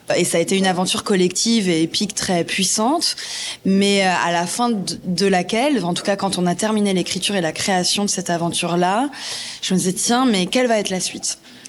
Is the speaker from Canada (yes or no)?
no; Occitanie, France; parce que moi, j'ai grandi dans le Gard. Donc, je suis du coin.